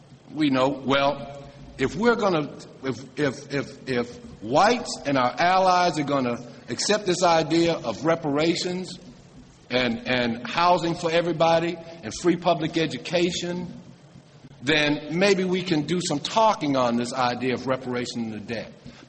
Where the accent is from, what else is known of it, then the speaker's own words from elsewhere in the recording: South Carolina, United States; And I grew up in South Carolina.